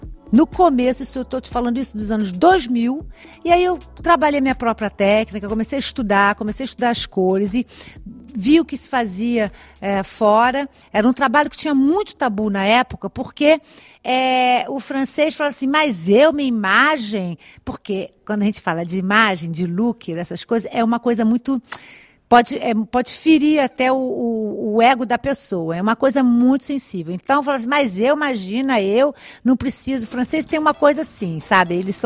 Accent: Brazil; moved away; Claro que eu tenho saudade do Brasil. Nossa, eu sou brasileira, eu vou ao Brasil sempre, no Natal, pelo menos umas duas vezes por ano.

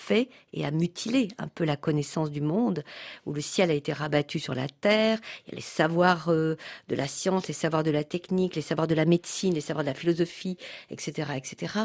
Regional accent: Algeria; now in France; je suis née dans l'Algérie coloniale, que j'ai grandi dans l'Algérie indépendante et que je suis en France depuis plusieurs années maintenant et que je suis une femme des deux mondes.

